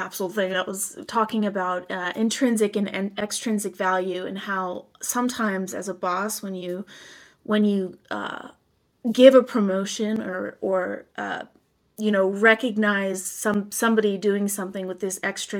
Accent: United States; I reflect on my you know, younger teen life and just growing up in America, what that's like.

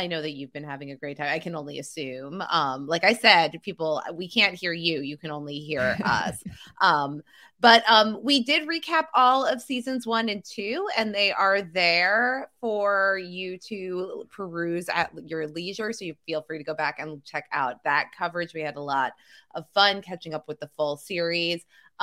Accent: New Jersey, United States; I'm from New Jersey. Mm-hmm. It was always like a Jersey Shore type of destination.

